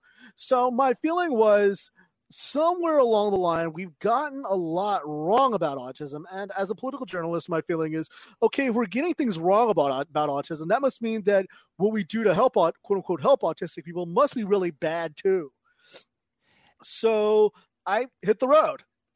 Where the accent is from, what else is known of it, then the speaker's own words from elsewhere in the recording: California, United States; I grew up in Southern California.